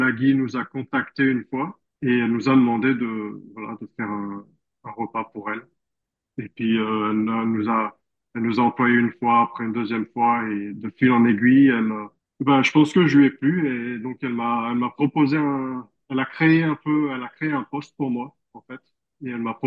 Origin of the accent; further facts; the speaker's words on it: Lyon, Auvergne-Rhône-Alpes, France; now in Australia; Alors moi, je suis originaire de Lyon à la base.